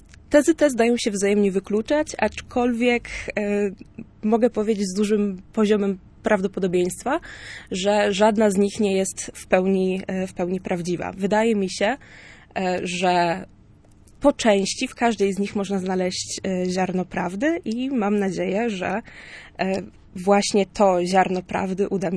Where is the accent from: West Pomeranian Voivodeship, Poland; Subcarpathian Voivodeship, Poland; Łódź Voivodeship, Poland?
West Pomeranian Voivodeship, Poland; Koszalin; ponieważ sama jestem z Koszalina